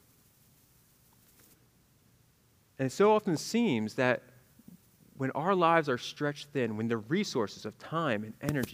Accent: Northeast, United States; you know, I grew up in the Northeast, and Liz and I, we were up there a few weeks ago to visit family

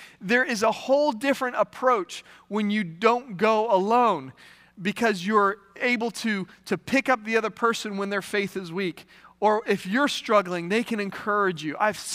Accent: West Virginia, United States; I'm from West Virginia. It's a little further north.

